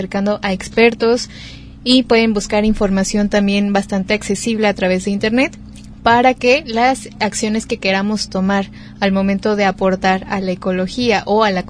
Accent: Toluca, State of Mexico, Mexico; now in Bahía de Banderas, Mexico; esto es muy típico allá en mi pueblo, en Toluca.

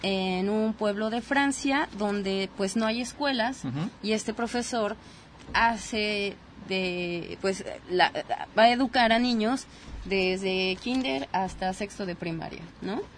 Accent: Mexico City, Mexico; Mira, pues tú y yo que venimos de la Ciudad de México

